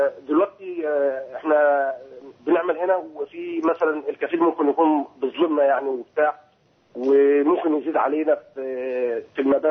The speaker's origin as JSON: {"language": "Arabic", "country": "Egypt", "lives_now": "Saudi Arabia"}